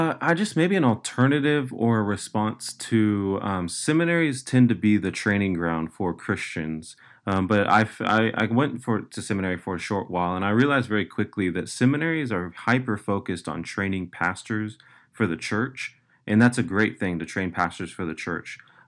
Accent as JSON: {"language": "English", "town": "Dallas", "region": "Texas", "country": "United States", "said": "I mean, I'm from Dallas, Texas. I love that city. I used to want to move, but now I've really committed, planted roots."}